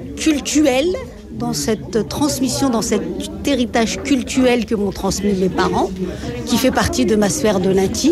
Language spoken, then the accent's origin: French; France; born there; Moi, mes parents étaient originaires d'Algérie. Moi, je suis née en France. Et j'ai mon cœur sur les deux rives de la Méditerranée.